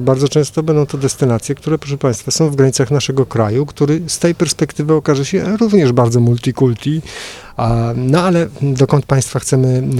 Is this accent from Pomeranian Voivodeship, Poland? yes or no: no; Przemyśl, Subcarpathian Voivodeship, Poland; Jestem przemyślanką z urodzenia i zamieszkania